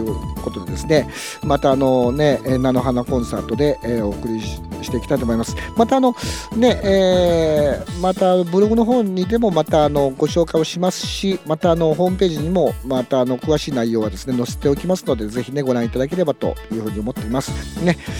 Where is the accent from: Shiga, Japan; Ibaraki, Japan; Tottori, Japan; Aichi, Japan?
Aichi, Japan; 私愛知県の人なんですよ本当は